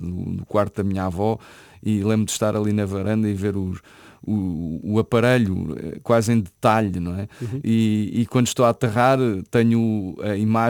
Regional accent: Lisbon, Portugal; aterrar naquela linha do Tejo, passar sobre a ponte, ver os bairros onde cresci, onde vivi, onde vivo.

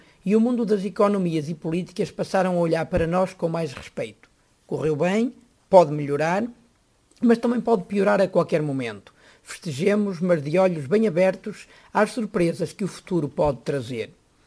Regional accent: Portugal; Estou feliz como português perante o que está a acontecer

